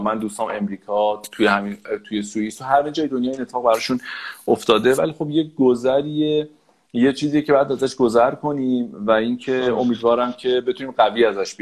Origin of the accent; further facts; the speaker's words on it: Iran; یه ذره میدونی ما واقعا ایرانیام